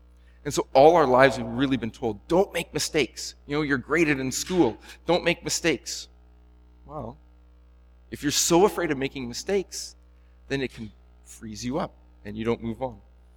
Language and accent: English; Edmonton, Alberta, Canada; I grew up in Edmonton